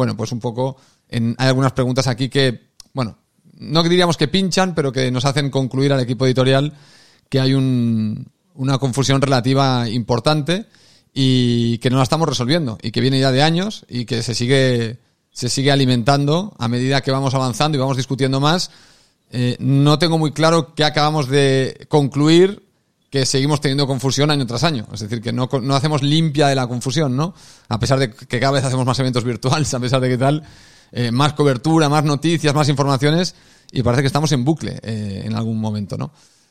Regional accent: Spain; Aparte, siempre soy el único español en esta jugada, así que es gracioso. Pero bueno, Galicia me queda, vamos, en la otra punta.

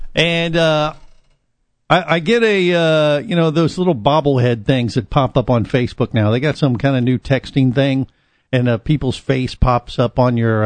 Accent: United States; You know, I'm from America.

